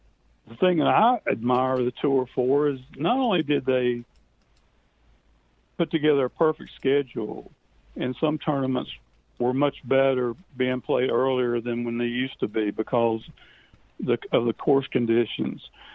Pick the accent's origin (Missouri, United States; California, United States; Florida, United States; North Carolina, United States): North Carolina, United States; Greensboro; I'm from Greensboro, and we have a major junior tournament there each year that's sponsored by the Wyndham.